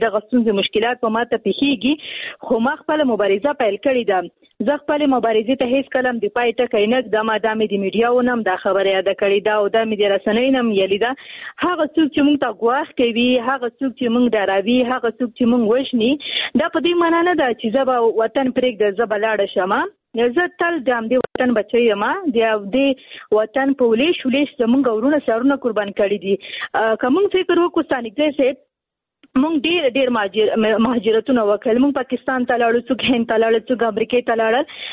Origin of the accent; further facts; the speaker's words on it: Afghanistan; نن ورځ نه ده چې په افغانستان کې جنگ دی او تقریبا موږ په جنگ کې پیدا شو یو په جنگ کې رالوی شو یو